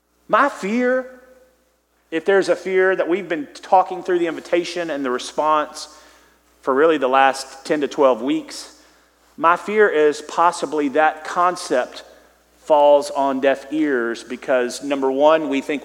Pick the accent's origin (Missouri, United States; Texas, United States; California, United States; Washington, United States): Texas, United States; if we talk about sometimes our church background and growing up in East Texas or Southeast Texas, the idea of laughing in church was completely unsettling.